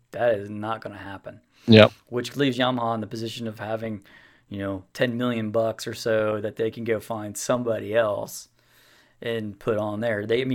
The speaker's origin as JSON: {"language": "English", "country": "United States", "said": "But I'm an American and I'm biased."}